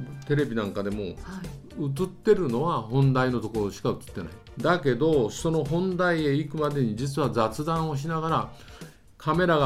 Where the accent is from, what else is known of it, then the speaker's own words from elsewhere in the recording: Fukuoka, Japan; たまたま福岡だったら僕も福岡だから、はい、僕も福岡ですよ